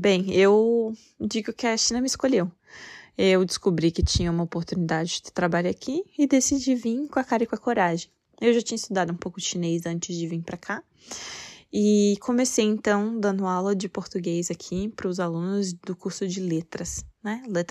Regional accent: Brasília, Federal District, Brazil; also born or lived in Manaus; Eu nasci em Manaus, no Amazonas, apesar de não ter família lá, e fui criada em Brasília. Em Brasília, eu tive contato com muitas pessoas de vários lugares

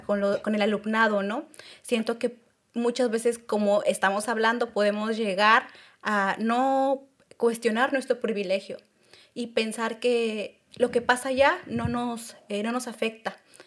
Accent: Mexico; now in Seville, Spain; yo estaba buscando aquí en Sevilla como un lugar donde sentirme en casa. Para los radioescuchas, yo soy de México, al igual que Antonia.

